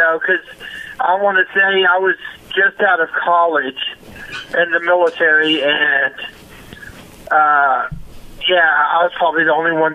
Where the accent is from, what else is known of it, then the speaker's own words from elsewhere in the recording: Texas, United States; I'm from Texas, and I worked for Outback Steakhouse at the time.